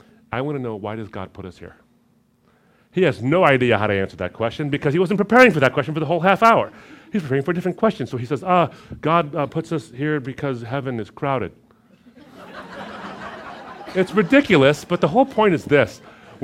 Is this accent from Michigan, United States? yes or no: yes; Michigan, United States; I'm from Michigan too, so I have lots of sweaters.